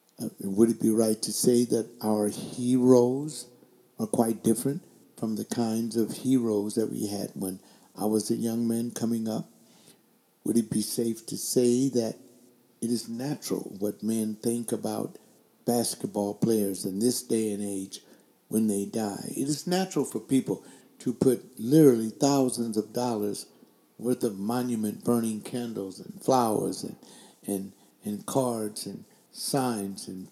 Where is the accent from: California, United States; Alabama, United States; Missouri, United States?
California, United States; Los Angeles; Even though I was from Southern California, Los Angeles, and he was from this unknown town in Arkansas, that we were alike.